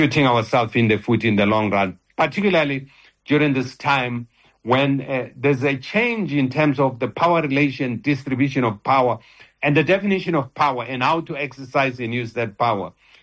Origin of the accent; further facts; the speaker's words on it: South Africa; as South African, all of us have a problem with the pronouncement by the administration in Washington.